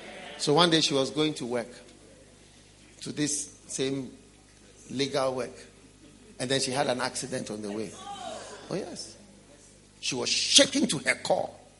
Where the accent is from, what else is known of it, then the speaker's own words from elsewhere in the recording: Switzerland; Because I'm from Switzerland too.